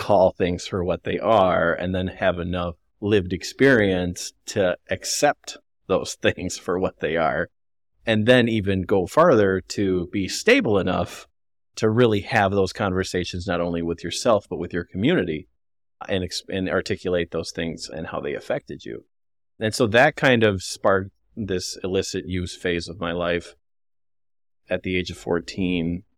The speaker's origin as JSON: {"language": "English", "town": "North St. Paul", "region": "Minnesota", "country": "United States", "said": "I am originally from North St. Paul, Minnesota."}